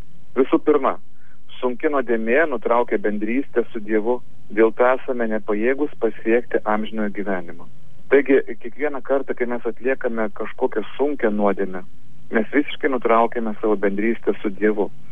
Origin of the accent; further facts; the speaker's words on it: Samogitia, Lithuania; telefonu siunčiu linkėjimus iš Telšių, kur lankau savo mamytę Onutę ir taip pat įsijungiu į žemaičių krikšto 600 metų jubiliejų minėjimą pats būdamas žemaitis.